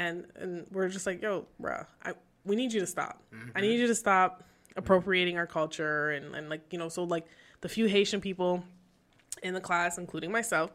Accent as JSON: {"language": "English", "town": "Laval", "region": "Quebec", "country": "Canada", "tie": "born or raised there", "said": "I grew up in Laval and Chamonix, and so we had our little black crew, because we had to, you know, unite."}